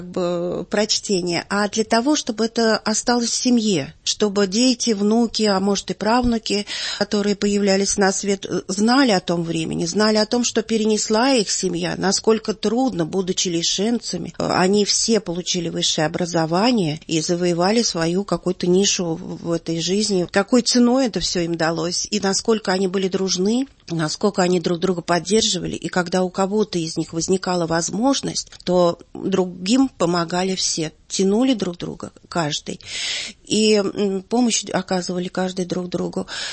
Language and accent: Russian; Moscow, Russia; В этой среде я выросла, несмотря на то, что папа был генерал, занимал большие посты, я выросла в Елохово.